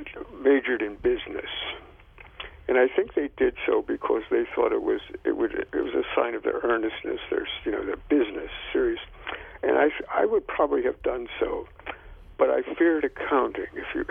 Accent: Chicago, Illinois, United States; I grew up roughly 2.5 miles from where I live today, 3 miles maybe, in a neighborhood in Chicago called West Rogers Park.

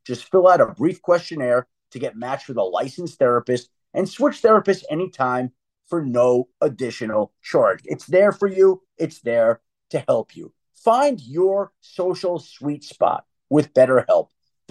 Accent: Long Island, New York, United States; let me say this: I grew up on Long Island.

